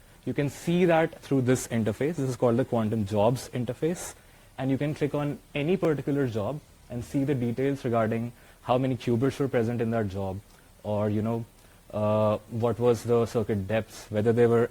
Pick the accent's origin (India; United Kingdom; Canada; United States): India; I'm from India